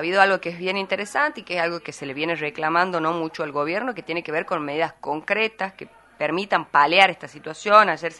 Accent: Argentina; plantea ideas que ya lo hemos vivido como argentinos.

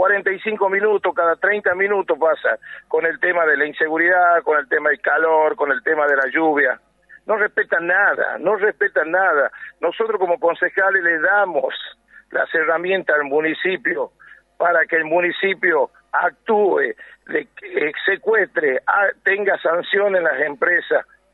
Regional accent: Tucumán, Argentina; me sentí despreciado como ciudadano, como patriota, como tucumano

